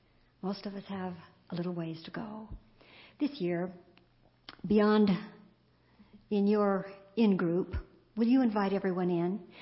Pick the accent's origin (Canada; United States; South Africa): Canada; They didn't do that when I was growing up in Canada in a little farming community.